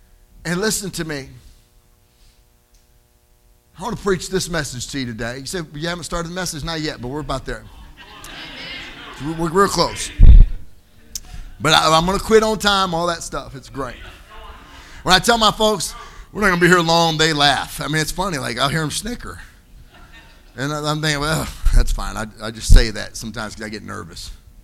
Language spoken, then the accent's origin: English; Philadelphia, Pennsylvania, United States; I'm from Philadelphia, but I'm here visiting the Blessed Hope.